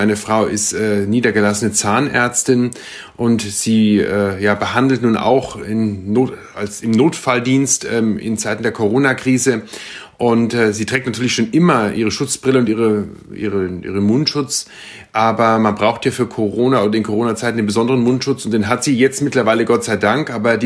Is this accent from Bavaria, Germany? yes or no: yes; Munich, Bavaria, Germany; ich komme aus München und für uns Münchner ist ja Norditalien nicht weit entfernt